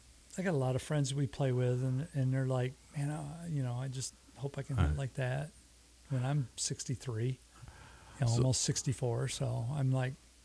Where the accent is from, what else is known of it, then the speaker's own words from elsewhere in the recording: Jackson, Michigan, United States; And where are you from? From Jackson.